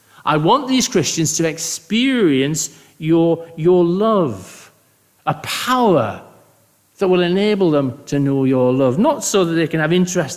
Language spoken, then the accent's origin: English; United Kingdom; But as I say, I'm British